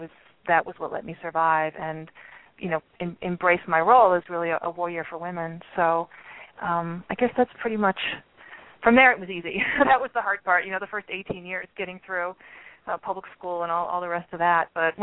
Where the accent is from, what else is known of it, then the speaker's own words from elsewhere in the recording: Philadelphia, Pennsylvania, United States; I grew up in Philadelphia, and we would drive up to see my grandmother in Connecticut